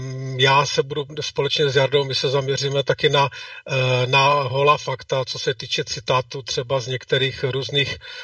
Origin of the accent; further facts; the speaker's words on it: Ostrava, Moravian-Silesian Region, Czechia; now in Spain; v komentářích mě někdo psal, že jsem Ostravák podle krátkého zobáku, tak jsem to chtěl jenom potvrdit, že jsem tedy Ostravák, ale španělský.